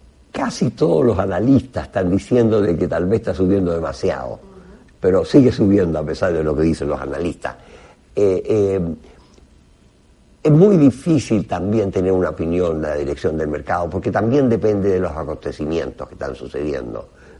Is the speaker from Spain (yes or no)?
no; Chile; Yo soy de Chile, así que la economía chilena también está un poquito más, está creciendo más lentamente